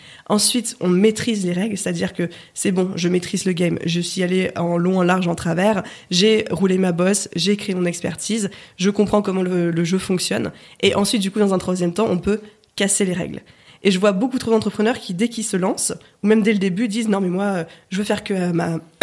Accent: Auvergne-Rhône-Alpes, France; also born or lived in Grenoble; J'ai grandi en Haute-Savoie, à côté d'Annecy, dans un petit patelin où il y a beaucoup de vaches.

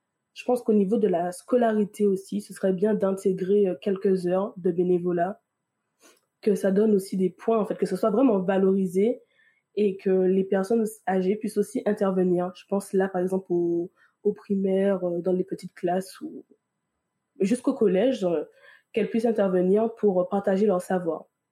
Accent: Martinique; des proverbes de notre île, puisque je suis de la Martinique.

